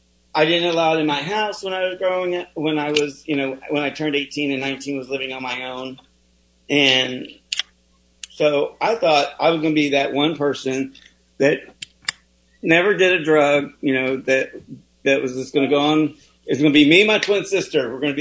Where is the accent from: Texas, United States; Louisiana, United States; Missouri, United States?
Texas, United States; Austin; also born or lived in California, United States; I grew up in Austin, born in California, grew up in Austin.